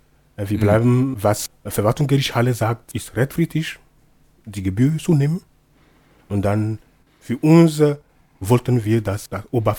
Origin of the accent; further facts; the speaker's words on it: Togo; Damals also in meinem Heimatland Togo